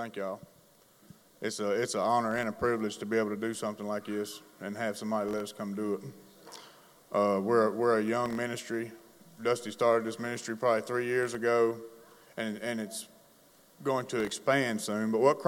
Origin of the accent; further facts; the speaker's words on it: Columbus, Mississippi, United States; Some of you may know. I'm from Columbus, Mississippi.